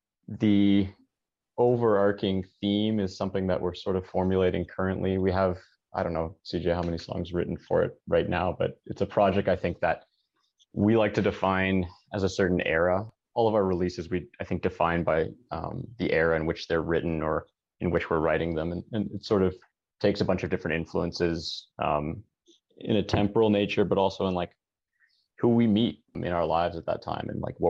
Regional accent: Toronto, Ontario, Canada; I play bass in … We're from Toronto.

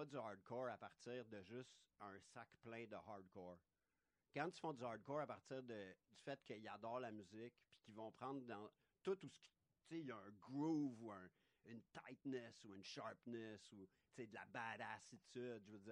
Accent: Montreal, Quebec, Canada; J'ai même pas parlé d'NDG, je dis, je venais de Montréal

